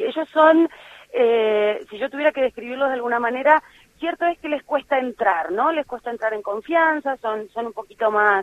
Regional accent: San Fernando, Buenos Aires Province, Argentina; now in Russia; Yo nací en San Fernando.

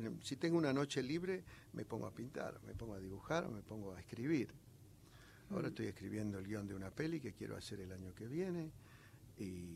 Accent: Córdoba, Argentina; yo soy cordobés, la Argentina está en el culo del mundo.

